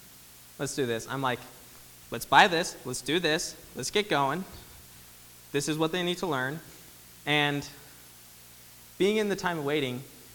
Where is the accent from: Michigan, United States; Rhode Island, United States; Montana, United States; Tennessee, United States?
Montana, United States; Big Timber; now in Phoenix, United States; I mean, I grew up in Big Timber, Montana. It's a small town